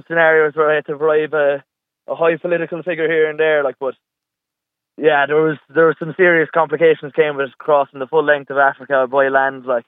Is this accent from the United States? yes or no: no; Blackrock, Munster, Ireland; Ah, because I'm from Blackrock